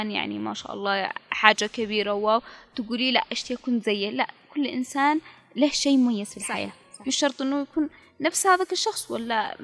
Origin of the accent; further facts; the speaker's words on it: Yemen; احس انه هذا الشيء جالس عندنا في اليمن